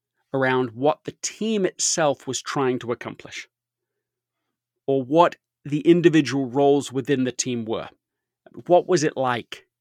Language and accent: English; Leeds, Yorkshire and the Humber, United Kingdom; I grew up in Leeds, England. It's an industrial town.